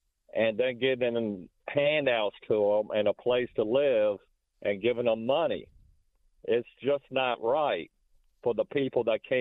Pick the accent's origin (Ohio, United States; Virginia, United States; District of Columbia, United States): Virginia, United States; Richmond; I have called several times, and I'm from Richmond, Virginia, and so I'm not a first-time caller